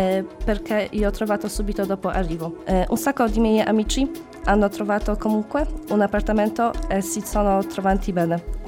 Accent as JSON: {"language": "Italian", "country": "Poland", "second_language": "Italian", "lives_now": "Cagliari, Italy", "said": "Vengo dalla Polonia."}